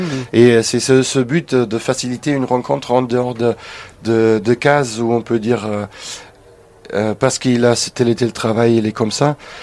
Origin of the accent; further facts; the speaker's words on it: Germany; now in France; je me déplace ailleurs en France et aussi dans mon pays natal en Allemagne.